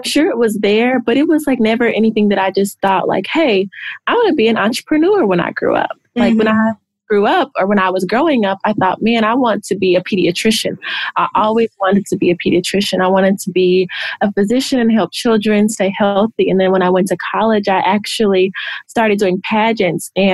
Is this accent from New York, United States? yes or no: no; Oklahoma, United States; So I am from Oklahoma. I've lived in Oklahoma my whole life. My parents, grandparents, me, everyone, we all live in Oklahoma. So I'm an Okie at heart.